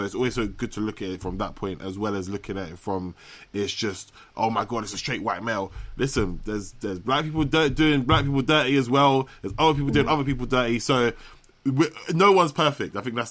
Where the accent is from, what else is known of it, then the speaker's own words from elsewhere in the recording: London, United Kingdom; So for me, I'm from West London